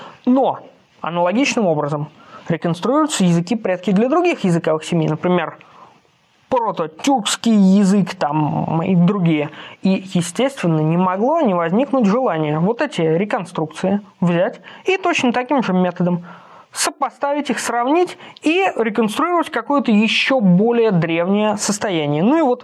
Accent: Pskov, Pskov Oblast, Russia; выговорить название нашего, моего родного города Пскова

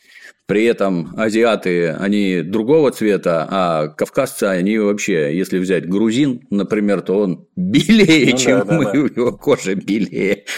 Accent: Ukraine; То есть, я вот родился на Украине, и, соответственно, по-украински в детстве нормально говорил.

